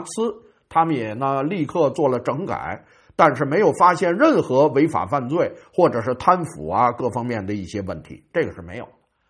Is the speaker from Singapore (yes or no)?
no; Beijing, China; 因为我们北京人吧，确实有这么个毛病了，有时候爱吹个牛，爱说个大话啊